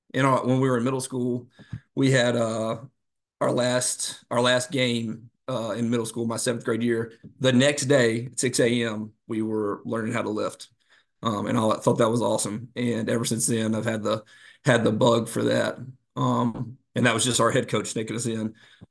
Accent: Tennessee, United States; Okay, well, so I'm from Middle Tennessee.

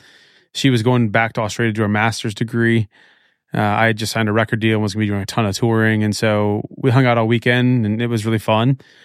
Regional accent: Indiana, United States; Hey, don't hate on the Midwest. I grew up in Indiana.

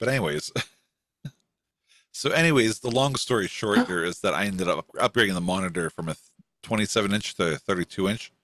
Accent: Pittsburgh, Pennsylvania, United States; See, I never used the word yens, even though I'm basically from Pittsburgh.

